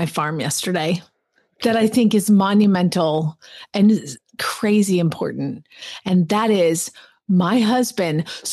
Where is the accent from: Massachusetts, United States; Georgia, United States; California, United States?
Georgia, United States; Atlanta; I'm from Atlanta, so I know how things go.